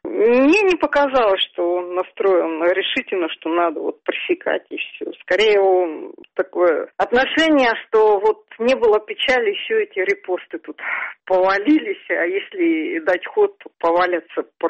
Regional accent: Novosibirsk, Novosibirsk Oblast, Russia; Но, вот смотрите, я же из Новосибирска, у нас тут голосуют более-менее честно.

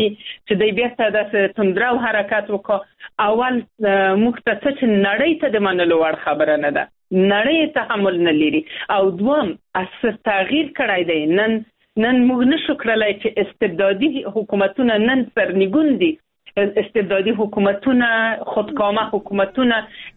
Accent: Afghanistan; تاسو هم افغانان یو، موږ هم افغانان یو

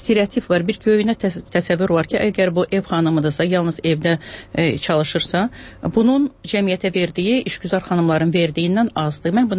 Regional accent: Kalbajar, Kalbajar District, Azerbaijan; born there; also born or lived in Shusha

